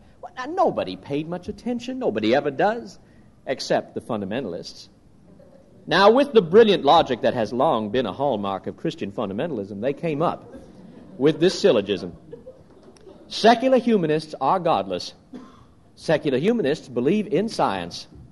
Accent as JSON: {"language": "English", "country": "United States", "said": "Only I'm an American, preaching to Americans."}